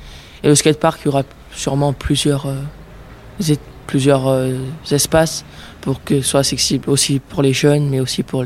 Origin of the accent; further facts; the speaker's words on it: Ravel, Auvergne-Rhône-Alpes, France; j'ai 15 ans et je viens aussi de Ravel.